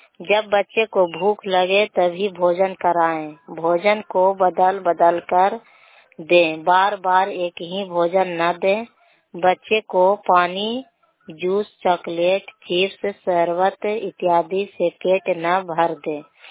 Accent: Khaira Barwadi, India; मैं खैरा बरवाडी से हूँ, महाराजगंज पंचायत से हूँ।

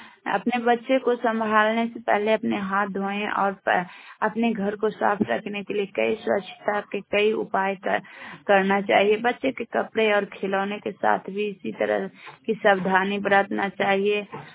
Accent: Bihar, India; और मैं नारदीगंज प्रखंड से बिलोंग करती हूँ और मेरा जिला नवादा पड़ता है।

